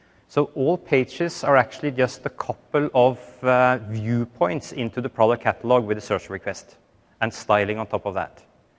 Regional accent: Norway; English is a second language; I'm male, I have a certain age, and I'm from Norway.

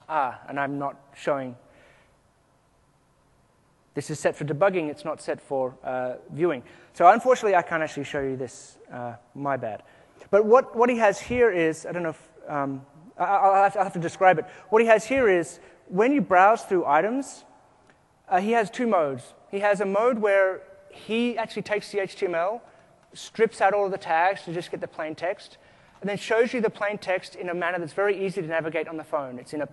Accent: Australia; Notice I say aeroplane because I'm Australian.

